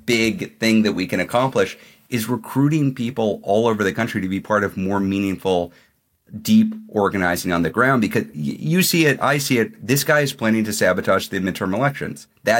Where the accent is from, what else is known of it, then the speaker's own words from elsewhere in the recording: Austin, Texas, United States; My hometown.